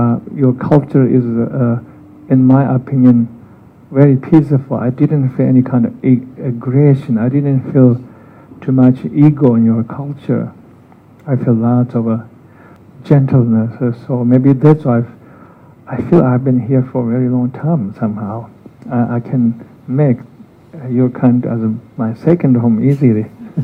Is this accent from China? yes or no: yes; Tibet, China; English is a second language; moved away; Even though I grew up in Tibet, I actually don't miss so much Tibet anymore. I know I grew up there, but as the year goes by, I keep kind of forgetting Tibet.